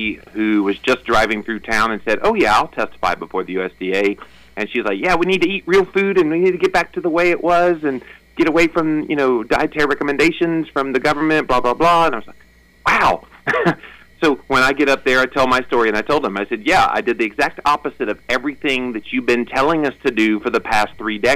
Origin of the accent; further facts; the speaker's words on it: Florida, United States; also born or lived in Tennessee; I was born in Tennessee, and my mom decides to divorce my dad when I was like 1 and a half and then moves to Florida.